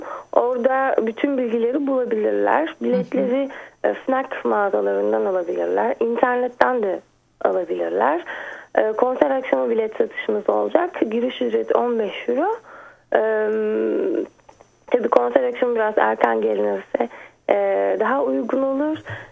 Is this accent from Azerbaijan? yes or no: no; Paris, Île-de-France, France; Ben 84 doğumluyum, Paris doğumluyum.